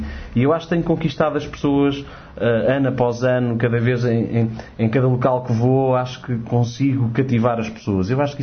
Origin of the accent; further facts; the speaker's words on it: Corroios, Setúbal, Portugal; Onde eu fui criado e onde eu, de certa forma, despontei para as canções